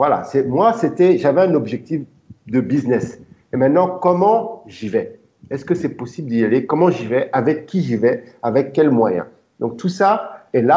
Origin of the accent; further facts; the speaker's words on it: Togo; au Togo, je viens du sud du Togo, et on utilise plutôt pour les assaisonnements des poissons séchés, des poissons fumés.